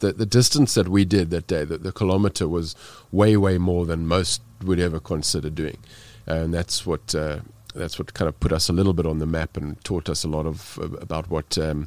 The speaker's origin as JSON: {"language": "English", "country": "South Africa", "said": "being South African, I'm totally underprepared."}